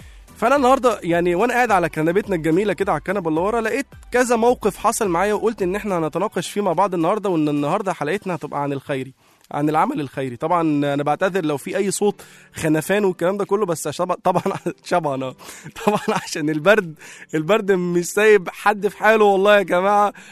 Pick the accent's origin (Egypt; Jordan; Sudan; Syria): Egypt; وده يعني احنا كمصريين احنا بنعرف نعمل ده.